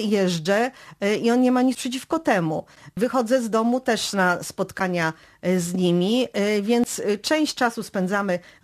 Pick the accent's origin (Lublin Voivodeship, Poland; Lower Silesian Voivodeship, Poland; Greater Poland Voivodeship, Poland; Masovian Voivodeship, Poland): Masovian Voivodeship, Poland; Radom; now in Kielce, Poland; Ja jestem z Radomia, on pochodzi spod Radomia, on przyjechał do Kielc, ja przyjechałam do Kielc.